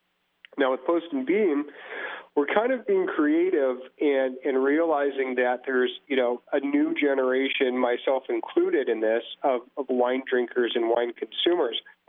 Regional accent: Napa, California, United States; I was one of the fortunate people to be born and raised in Napa.

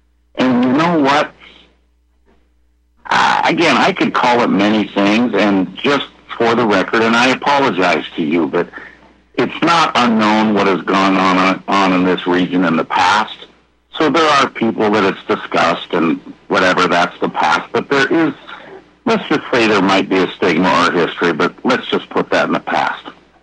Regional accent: Northwest, United States; It's very sad because this is a beautiful town. I grew up in the Northwest. I'm 62 years old.

